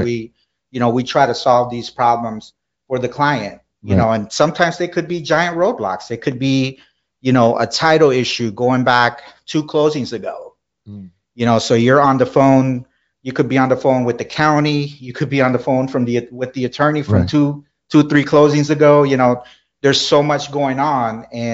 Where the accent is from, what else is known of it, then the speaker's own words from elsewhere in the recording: Miami, Florida, United States; I was born in this country, but I grew up, you know, my parents are Colombian. I grew up in Miami.